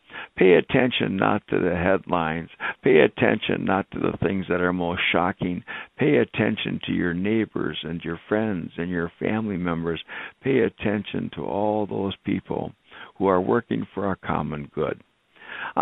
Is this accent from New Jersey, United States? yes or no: no; Wisconsin Rapids, Wisconsin, United States; And it reminded me of growing up in Wisconsin Rapids, a small town in central Wisconsin, a magical, mystical place.